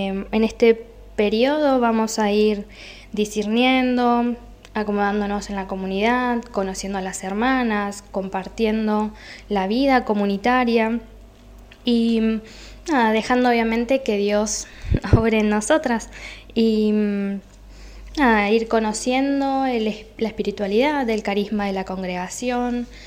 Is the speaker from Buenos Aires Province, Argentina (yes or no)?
no; Formosa, Argentina; Y yo, que vengo de la provincia de Formosa.